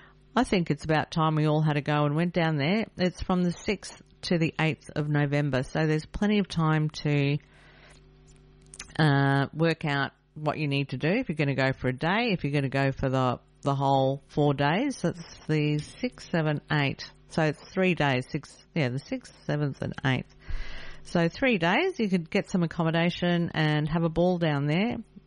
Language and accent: English; Australia; Songs that I recognise and liked and enjoyed as a kid growing up in Australia.